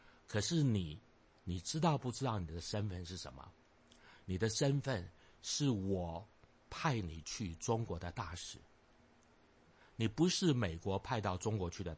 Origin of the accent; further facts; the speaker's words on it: southern Taiwan, Taiwan; 我在台湾南部长大，在小的时候常常看见有人在街角的边上搭起一个戏台唱这个戏。